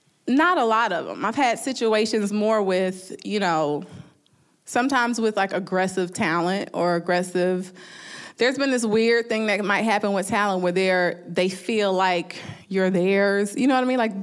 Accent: Southern United States, United States; I'm clearly Ethiopian American, but I grew up in the South, in, you know, all black neighborhood, et cetera.

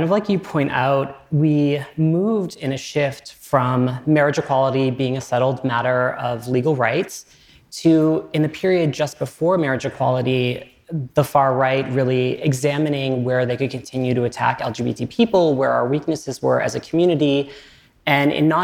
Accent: Maine, United States; Yeah, so I grew up in Southern Maine in a pretty rural community

